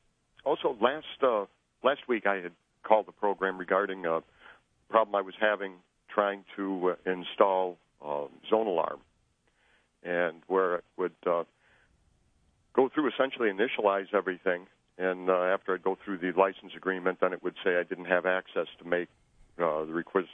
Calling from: Albion, New York, United States; Wonderful Albion, New York.

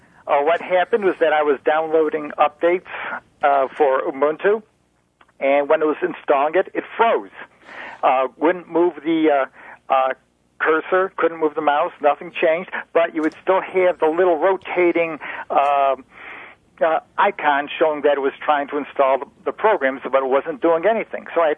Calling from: Greece, New York, United States; Greece, New York.

